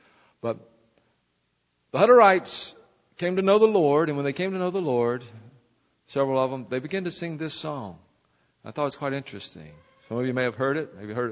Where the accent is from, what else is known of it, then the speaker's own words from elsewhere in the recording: the South, United States; I grew up in the Bible Belt down south